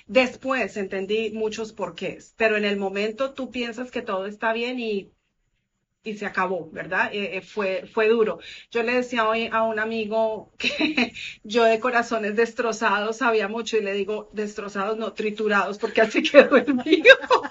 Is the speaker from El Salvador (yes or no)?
no; Colombia; moved away as an adult; también soy colombiana, llevo 20 años en este país.